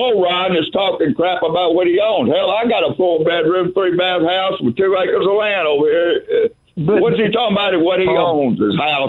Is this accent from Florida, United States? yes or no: no; Alabama, United States; Because I'm from Alabama, Paul. You know that.